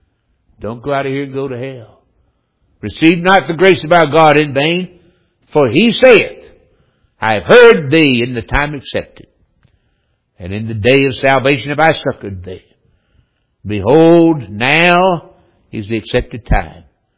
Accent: Winston-Salem, North Carolina, United States; preaching a conference in my hometown in Winston-Salem, North Carolina.

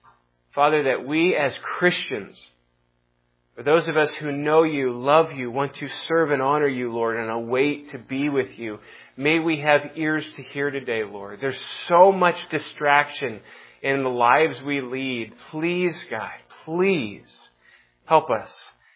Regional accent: Spokane, Washington, United States; I watched saw some photos of my hometown there in Spokane

